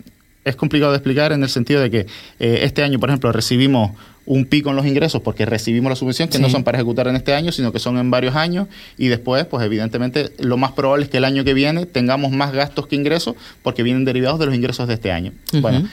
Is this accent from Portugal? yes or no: no; El Cotillo, Canary Islands, Spain; Yo que soy del Cotillo